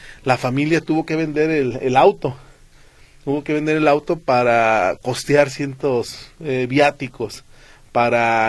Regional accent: Mexico; siempre lo he dicho en muchas partes de la vida como mexicanos, existe un cierto paternalismo

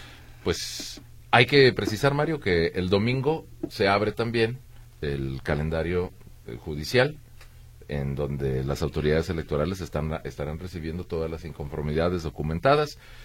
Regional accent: Jalisco, Mexico; que finalmente somos jaliscienses todos

